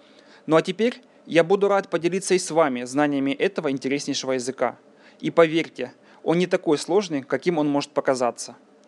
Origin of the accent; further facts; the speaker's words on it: Ukraine; По национальности я грек, но родился и проживаю в Украине.